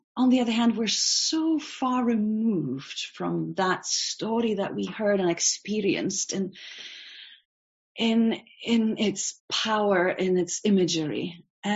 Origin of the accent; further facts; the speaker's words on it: Lithuania; I come from Lithuania. That's my home country. I was born still when it was Soviet Union, in a family of believers